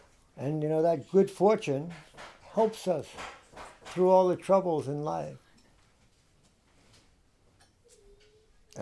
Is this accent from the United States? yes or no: yes; East Coast, United States; I'm from the East Coast.